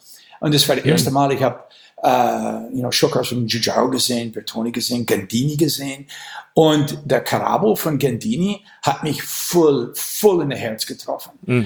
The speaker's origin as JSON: {"language": "German", "region": "Wisconsin", "country": "United States", "second_language": "German", "said": "Aber in Amerika, ich komme aus Wisconsin"}